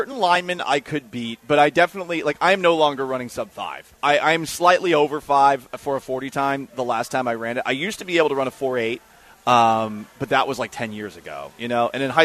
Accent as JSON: {"language": "English", "region": "Northeast", "country": "United States", "tie": "born or raised there", "said": "Growing up in the Northeast, I didn't have a life."}